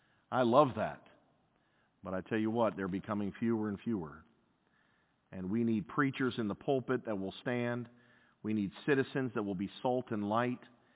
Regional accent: United States; because I am an American to the core.

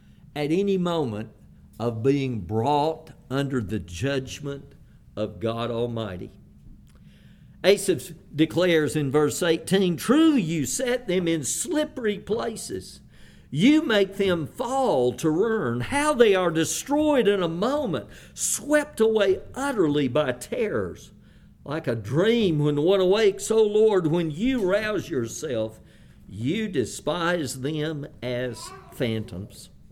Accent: Roaring Gap, North Carolina, United States; on the crest of the Blue Ridge Mountains near where I grew up in Roaring Gap, North Carolina

